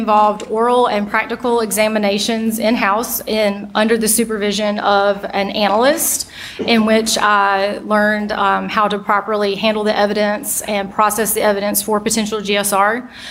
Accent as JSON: {"language": "English", "region": "South Carolina", "country": "United States", "tie": "born or raised there", "said": "I grew up in the Midlands area of South Carolina. Upon graduating high school, I attended Clemson University"}